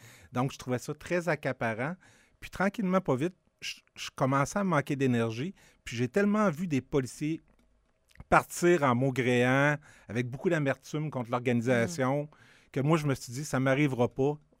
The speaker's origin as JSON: {"language": "French", "town": "Quebec City", "region": "Quebec", "country": "Canada", "said": "Je leur disais que je venais de Québec"}